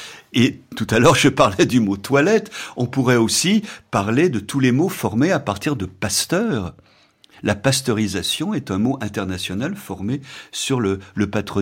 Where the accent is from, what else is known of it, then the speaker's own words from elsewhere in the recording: Lyon, Auvergne-Rhône-Alpes, France; Chacun a les siens, je suis lyonnais, je débaroule dans les escaliers, ce que les Parisiens ne comprennent pas.